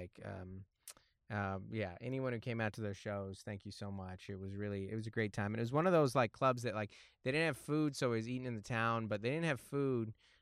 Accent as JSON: {"language": "English", "town": "Seattle", "region": "Washington", "country": "United States", "tie": "born or raised there", "said": "So growing up in Seattle, it's not cold. It's rainy, but it doesn't get cold."}